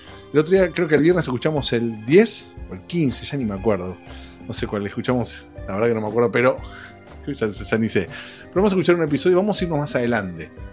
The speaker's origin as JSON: {"language": "Spanish", "country": "Argentina", "lives_now": "United States", "said": "Mi país de origen, Argentina, está en el Mundial, pero mi país de adopción, donde estoy ahora por este tiempo, no clasificó a Estados Unidos"}